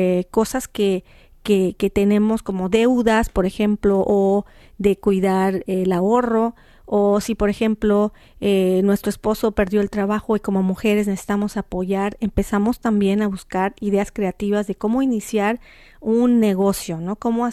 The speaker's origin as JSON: {"language": "Spanish", "country": "Mexico", "said": "como mexicanos, wow, es increíble."}